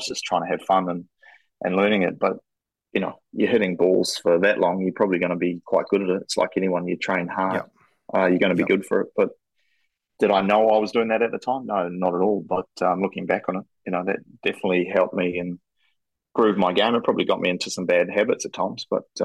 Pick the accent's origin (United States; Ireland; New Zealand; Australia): New Zealand; Masterton, Wellington; I actually really enjoyed growing up in Masterton.